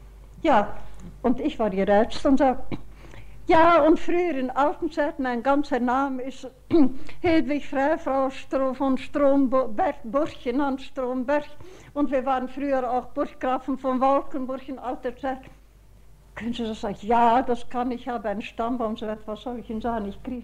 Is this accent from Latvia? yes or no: yes; Tukums, Courland, Latvia; Tukum in Bayern, meine Geburtsstadt und ich bin geboren in Kurland, ich bin Kurländerin.